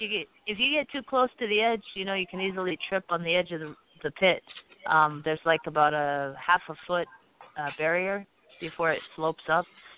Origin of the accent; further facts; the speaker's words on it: Las Vegas, Nevada, United States; And so I figured if I could get some activity and stay busy and here in my hometown in Las Vegas, that would be the best